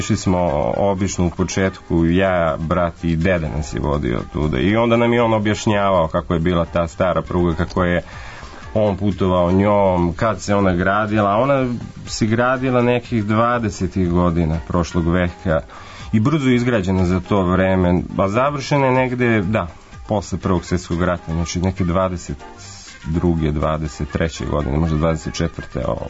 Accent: Užice, Zlatibor District, Serbia; now in Belgrade, Serbia; Da, Užice, ja sam iz Užice, idem često dole, odlazim, živim u Beogradu

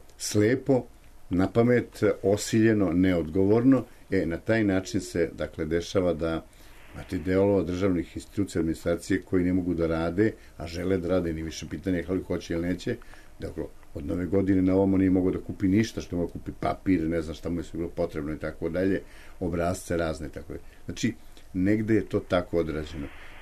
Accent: Serbia; odnosno kod nas u Srbiji

